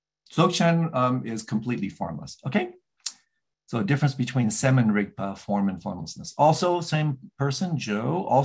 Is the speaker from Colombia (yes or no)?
yes; Bogota, Bogotá, Colombia; born there; English is a second language; also born or lived in -; I learned Spanish when I was in Bogota. I was born in Bogota. Spanish, Lithuanian, English. English was my third language.